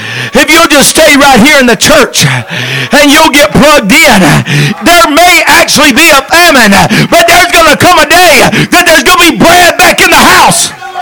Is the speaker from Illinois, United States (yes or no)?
no; Texas, United States; I'm from Texas. All y'all.